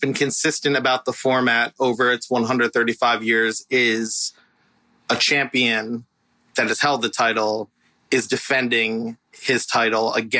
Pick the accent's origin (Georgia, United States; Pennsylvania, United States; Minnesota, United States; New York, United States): Pennsylvania, United States; Philadelphia; was this event that was getting sort of global media attention that just happened to be happening in my hometown.